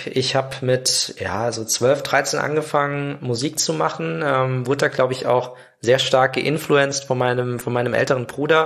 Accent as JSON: {"language": "German", "region": "Saarland", "country": "Germany", "said": "ich komme ja aus dem Saarland"}